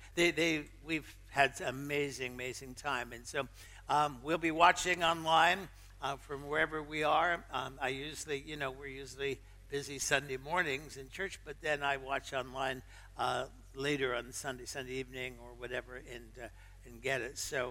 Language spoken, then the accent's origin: English; Canada; We are from Canada, and we're snowbirds.